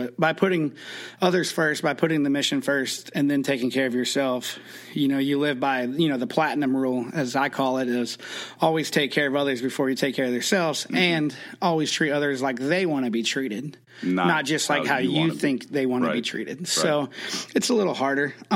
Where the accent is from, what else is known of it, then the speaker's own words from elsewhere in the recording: Oklahoma City, Oklahoma, United States; But, you know, I grew up in Oklahoma City. We love Top Gun.